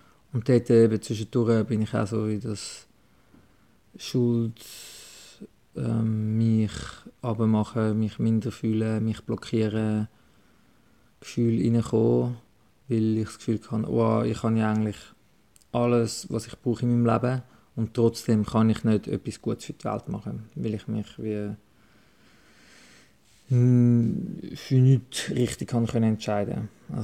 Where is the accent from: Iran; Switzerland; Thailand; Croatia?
Switzerland; die ich da als Schweizer automatisch gerade habe